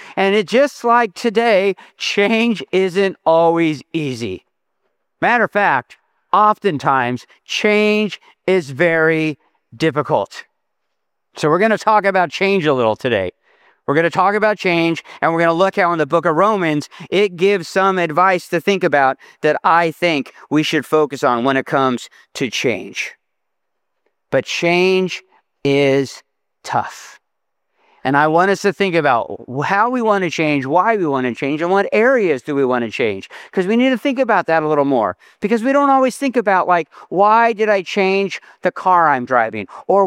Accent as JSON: {"language": "English", "town": "Temecula", "region": "California", "country": "United States", "said": "I'm from Temecula, California."}